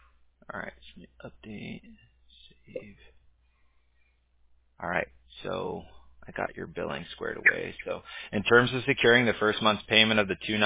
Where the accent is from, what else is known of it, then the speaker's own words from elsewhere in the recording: California, United States; I grew up in California, so I hadn't experienced it like that.